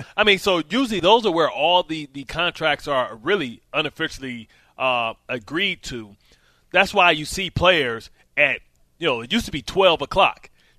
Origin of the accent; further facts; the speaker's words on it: Detroit, Michigan, United States; I played in the NFL for 11 years, and I'm from Detroit, Michigan.